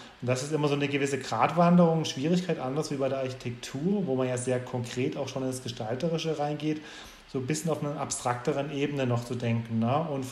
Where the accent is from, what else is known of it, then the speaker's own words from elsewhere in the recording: Stuttgart, Baden-Württemberg, Germany; also ich komme aus Stuttgart